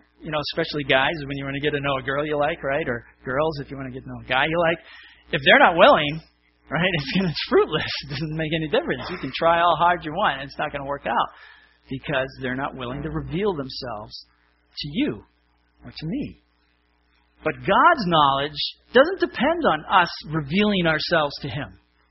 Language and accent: English; Massachusetts, United States; born there; you may know that I was born in Massachusetts, some of you, that I graduated from Chelmsford High School, which is located in Massachusetts as well